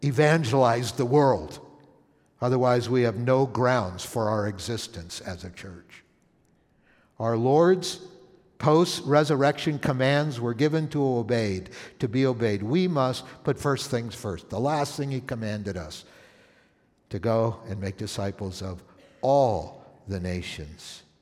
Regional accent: Ontario, Canada; also born or lived in Toronto; now in United States; I used to live in Toronto, Ontario. I grew up in Canada, some of you know. Moved to the United States when my dad's company moved us to Minnesota. But I had been the previous 5 years in Toronto, Canada.

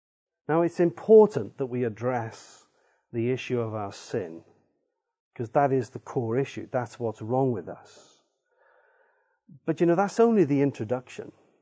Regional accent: Wales, United Kingdom; I'm Welsh

